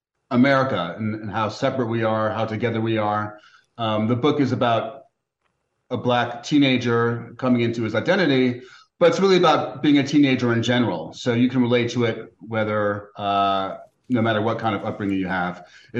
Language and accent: English; New York City, New York, United States; about New York City in the 1950s, 60s, 70s, and 80s. And so I've done a sort of deep archaeology of my hometown.